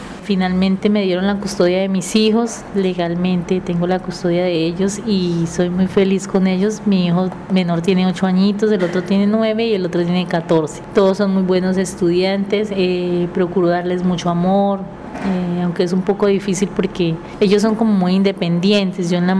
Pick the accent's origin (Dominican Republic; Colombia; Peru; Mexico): Colombia; todos somos colombianos